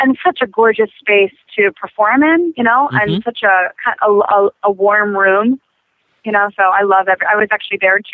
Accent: Maryland, United States; I'm from Maryland. I'm from Howard County, Maryland, outside of Baltimore, about 20 minutes.

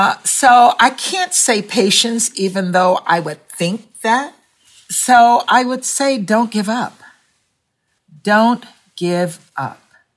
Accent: Louisiana, United States; And I grew up in Louisiana. And I went to Black schools.

